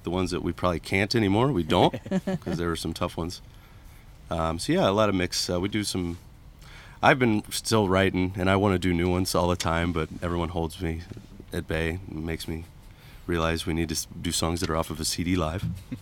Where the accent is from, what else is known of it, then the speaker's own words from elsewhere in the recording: Quincy, Illinois, United States; And I'm from Quincy, Illinois, so down on a little hillbilly town on the river.